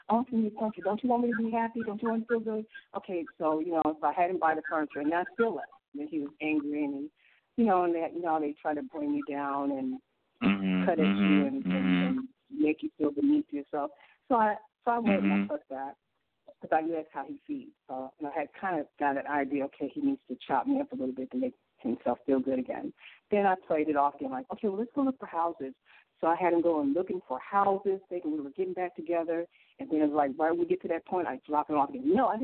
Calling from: Illinois, United States; I'm calling from Illinois.

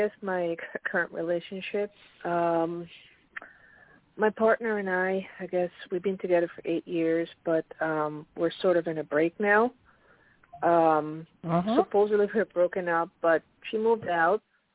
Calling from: Pennsylvania, United States; In Pennsylvania.

